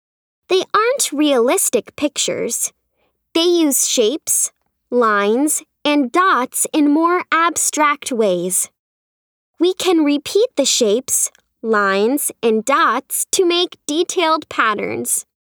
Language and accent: English; Australia; I'm from Australia. Traditional art is very important in our culture